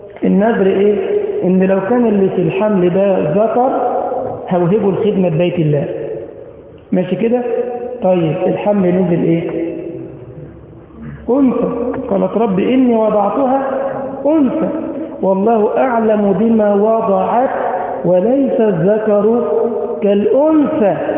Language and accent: Arabic; Egypt; ما عندنا في مصر ميدان اسمه ميدان التحرير وميدان اسمه ميدان رمسيس.